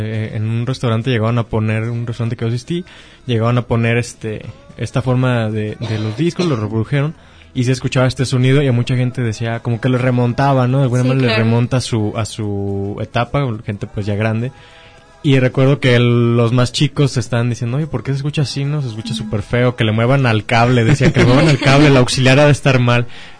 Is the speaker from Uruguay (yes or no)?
no; Morelia, Michoacán, Mexico; also born or lived in Acapulco; cuando yo llegué a la ciudad de Morelia, yo viví un tiempo en Acapulco, viví 9 años y mi familia se regresó a Morelia, donde somos de Michoacán.